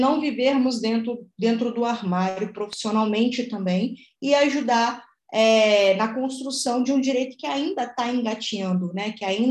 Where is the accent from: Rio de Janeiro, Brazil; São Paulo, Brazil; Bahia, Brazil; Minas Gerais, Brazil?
Minas Gerais, Brazil; Belo Horizonte; eu sou de Belo Horizonte, Minas Gerais, né?